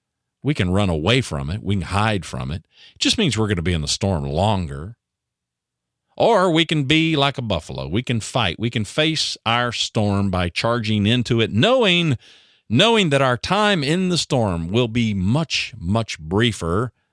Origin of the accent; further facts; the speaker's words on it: Oklahoma, United States; born there; maybe I heard this story because I was born in Oklahoma